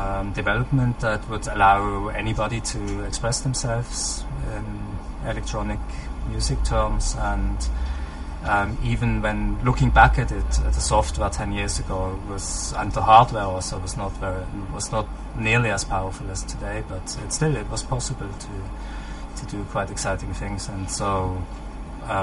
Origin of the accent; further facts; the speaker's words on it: Basel, Basel-Stadt, Switzerland; English is a second language; I grew up in Switzerland, in Basel